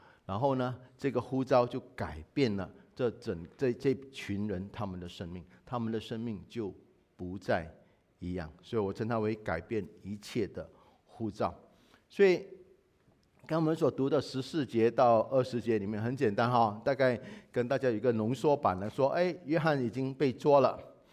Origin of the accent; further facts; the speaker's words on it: Singapore; 我们新加坡人太喜欢主动了